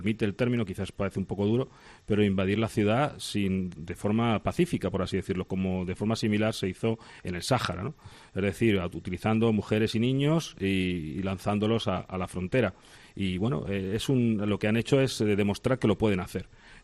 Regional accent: Madrid, Community of Madrid, Spain; now in Ceuta, Spain; para los que somos de fuera, que somos de Madrid, pues esto nos llamó, cuando yo llegué aquí me llamó mucho la atención

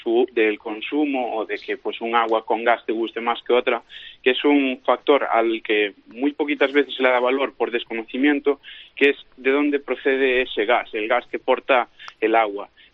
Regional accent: Galicia, Spain; Yo soy gallego, me imagino que el acento ya lo habrá dicho, pero aquí en Verín

